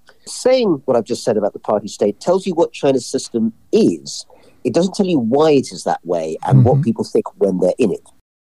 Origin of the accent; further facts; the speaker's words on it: United Kingdom; So I came up through the British system, maybe you'll tell from my accent.